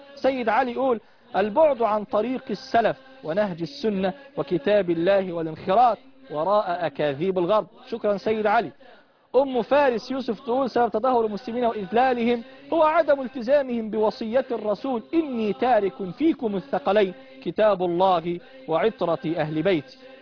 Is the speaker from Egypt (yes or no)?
yes; Egypt; احنا عايزين برضو لما واحد في فلسطين يتألم انا كمصري اشعر به